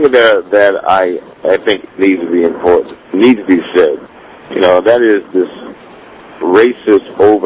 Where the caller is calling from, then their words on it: New Haven, Connecticut, United States; I'm calling from New Haven.